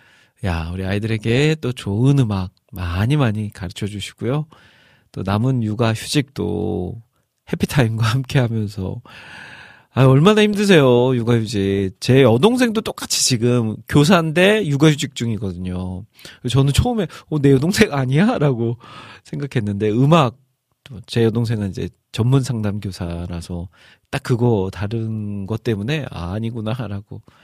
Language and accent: Korean; Iksan, North Jeolla, South Korea; accent: Chungcheong-Jeolla dialect; 근데 저는 전라북도 출신이라서 그리고 이제 저희 고향이 익산인데 익산은 충청도하고 또 붙어 있어서 이 충라 사투리라고 해요.